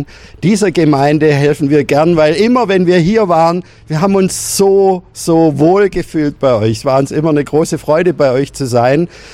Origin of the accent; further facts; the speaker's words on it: Baden-Württemberg, Germany; accent: Swabian; ich komme aus dem Schwabenland, hört man mir sicher an. Weil im Schönbuch ist der Ort, wo ich wohne, das liegt so zwischen Böblingen und Tübingen. Und ich bin da in der evangelischen Kirchengemeinde aktiv